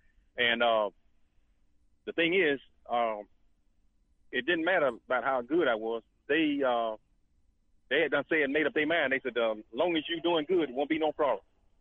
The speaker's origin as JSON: {"language": "English", "town": "Forest", "region": "Mississippi", "country": "United States", "said": "For I'm from Forest, Mississippi, is ranked number four in the whole United States in poultry, chickens."}